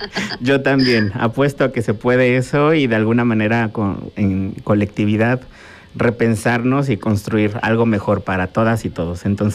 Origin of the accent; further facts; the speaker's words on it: Mexico; Ponernos a repensar y también valorar lo que tenemos, ¿no? Como mexicanos.